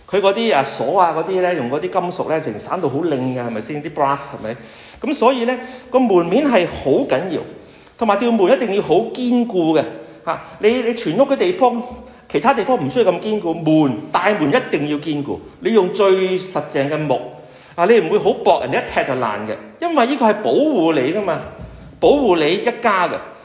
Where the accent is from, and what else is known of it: China